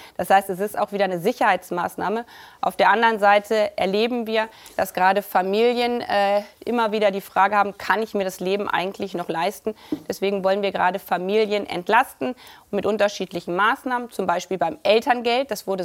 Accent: Lower Saxony, Germany; Ich bin selber auf dem Dorf in Niedersachsen groß geworden. Ich wusste, wie das mit 16 war.

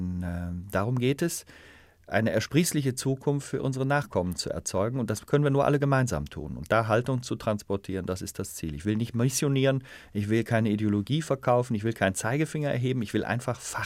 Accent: Germany; wir hatten früher eine Mauer in Deutschland, deswegen, das gehörte in den Westen, wo ich aufgewachsen bin

